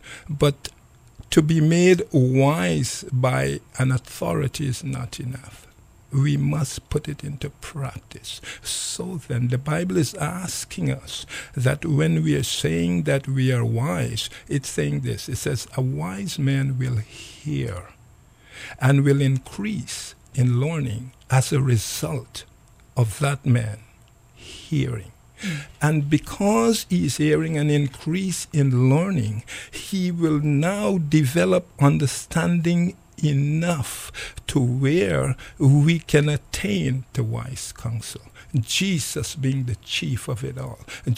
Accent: Guyana; I grew up in Guyana, in a small village called Bedeforewacting. And it's a poor place. The community was very poor, but the people had big heart.

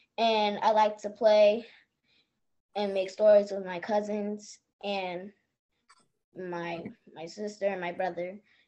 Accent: New Orleans, Louisiana, United States; I am from New Orleans, Louisiana. I moved here 5 months ago, I think. And I am 9 years old. I was born in October 13th, 2013.

